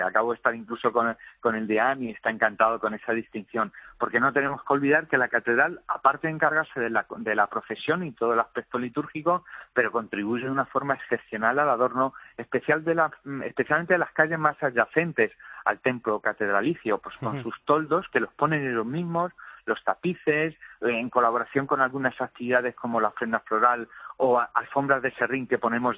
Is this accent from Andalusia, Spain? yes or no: no; Toledo, Castilla-La Mancha, Spain; Es un momento especial como toledano